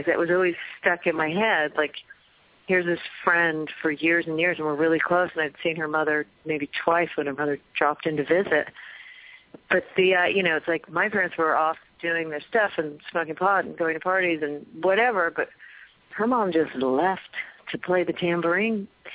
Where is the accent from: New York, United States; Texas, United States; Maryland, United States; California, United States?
California, United States; also born or lived in Boston, United States; I was born in Boston and then taken out to California when we were young.